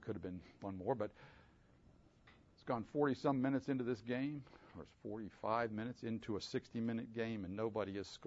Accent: Pittsburgh, Pennsylvania, United States; But, again, I'm from Pittsburgh.

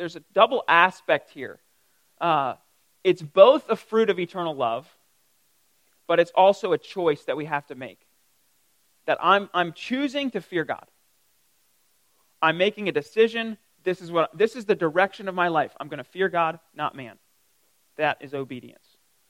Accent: Reading, Pennsylvania, United States; now in Greer, United States; The specifics would be … I grew up in Reading, Pennsylvania. I'm 31, I think. Yeah. You know, I'm married. I got a couple of kids. I live out in Greer now.

